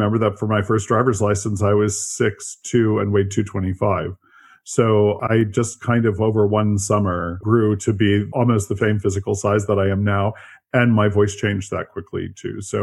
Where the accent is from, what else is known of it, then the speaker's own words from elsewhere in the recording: Washington, District of Columbia, United States; born there; I was born in Washington, D.C. Actually, I'm one of the very few people born in Washington, D.C.